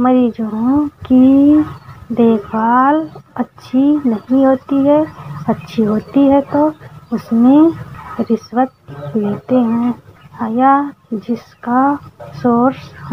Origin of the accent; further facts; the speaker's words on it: Balrampur, Uttar Pradesh, India; हमारे ज़िले का नाम बलरामपुर है। हमारा तहसील तुलसीपुर, ब्लॉक कौवापुर, थाना महाराजगंज, ग्राम सभा बदलपुर, पिन कोड नंबर है 27-12-05।